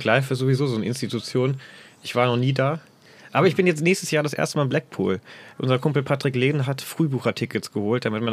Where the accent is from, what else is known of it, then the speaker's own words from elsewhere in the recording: Braunschweig, Lower Saxony, Germany; aus meinen ursprünglichen Zirkeln, wo ich herkomme, Braunschweig